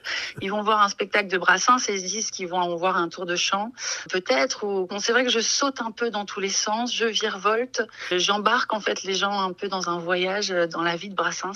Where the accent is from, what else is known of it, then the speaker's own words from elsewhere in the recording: Nantes, Pays de la Loire, France; born there; Non, moi je suis née à Nantes